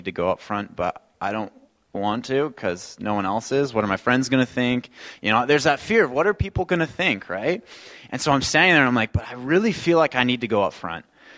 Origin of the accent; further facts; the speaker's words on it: Nanaimo, British Columbia, Canada; So I was born and raised in Nanaimo, so I'm an island boy.